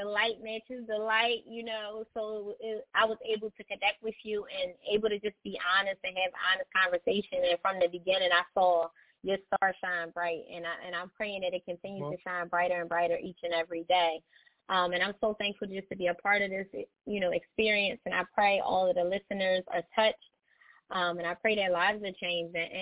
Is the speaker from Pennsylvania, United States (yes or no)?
yes; Philadelphia, Pennsylvania, United States; I'm from Philly, Philadelphia, Pennsylvania. Mm-hmm. lived in Philly my whole entire life.